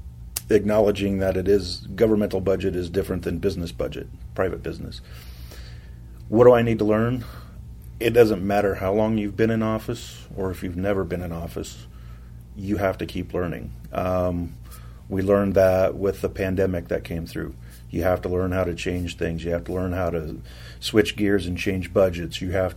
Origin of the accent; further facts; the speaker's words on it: South Dakota, United States; moved away as an adult; I was born and raised in South Central South Dakota.